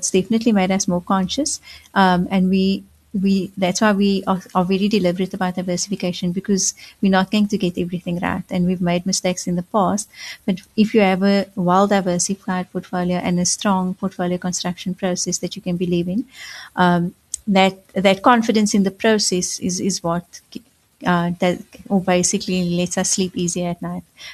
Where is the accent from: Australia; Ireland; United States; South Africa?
South Africa; Cape Flats, Western Cape; so I come from the Cape Flats, and I've seen how financial inclusion can change the trajectory of your life.